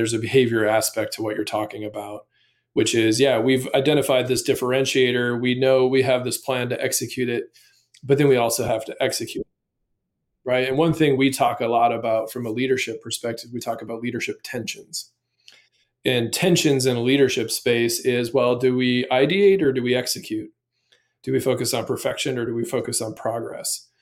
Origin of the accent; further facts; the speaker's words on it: Midwest, United States; I grew up in the Midwest. I'm a big old softie.